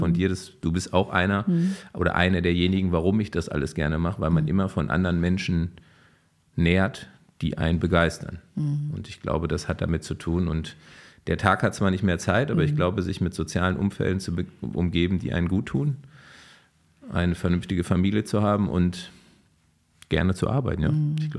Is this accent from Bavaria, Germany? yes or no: no; Dortmund, North Rhine-Westphalia, Germany; Ich komme ja ursprünglich aus dem Ruhrgebiet. Ich bin in der schönsten Fußballstadt Deutschlands groß geworden, ist in Dortmund.